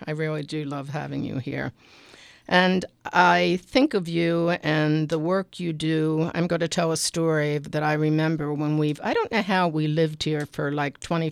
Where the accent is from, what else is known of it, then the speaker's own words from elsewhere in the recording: Baltimore, Maryland, United States; reflections on Baltimore, my hometown